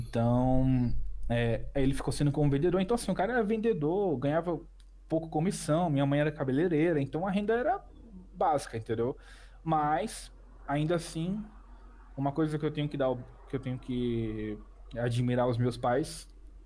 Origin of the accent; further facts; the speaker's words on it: Natal, Rio Grande do Norte, Brazil; born there; porque quando a minha mãe estava me esperando, a gente já foi para outra cidade, já foi para Natal, Rio Grande do Norte. Então eu nasci realmente no Nordeste, mas a minha irmã nasceu aqui no Rio.